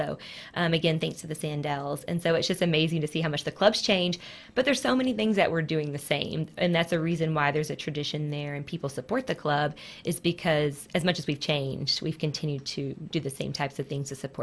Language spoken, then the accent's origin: English; Texas, United States; I'm originally from Texas, and I was actually a club kid in sports.